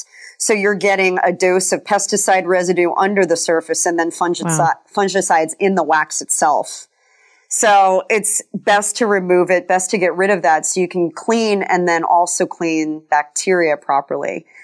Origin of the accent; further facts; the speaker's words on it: Colorado, United States; And being kind of a tree hugger growing up in Colorado, I thought, wouldn't it be great if we could help prevent food waste?